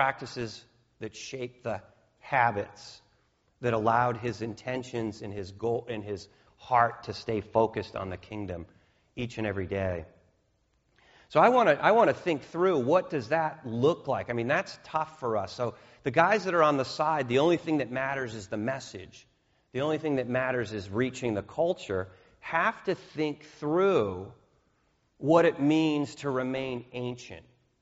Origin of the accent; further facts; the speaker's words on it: New England, United States; I grew up in New England. I grew up in a church that looks just like this.